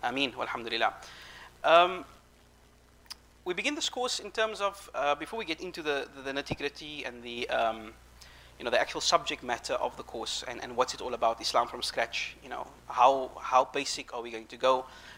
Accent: Cape Town, Western Cape, South Africa; I'm from Cape Town.

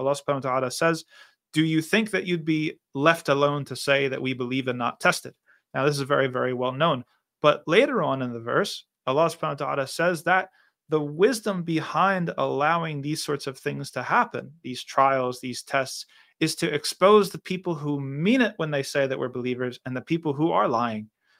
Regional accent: New Jersey, United States; New Jersey natives unite. I'm also from New Jersey.

